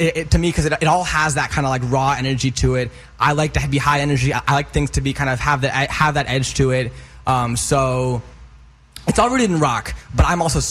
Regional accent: Michigan, United States; also born or lived in Chicago; now in Los Angeles, United States; I'm from Michigan. I grew up there, born and raised. And then I moved to Chicago for a couple years for school

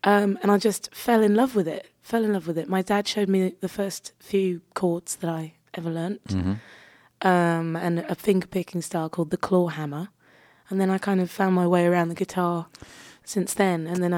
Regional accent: London, United Kingdom; I'm from London, South London originally.

